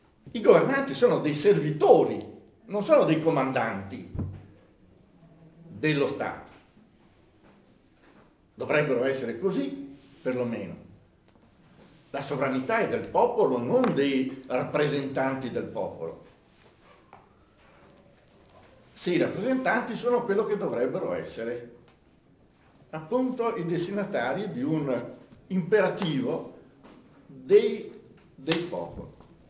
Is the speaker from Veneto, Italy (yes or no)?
yes; Venice, Veneto, Italy; born there; Io sono quello che sono perché sono nato a Venezia in un determinato tempo, in un determinato luogo, in una determinata cultura.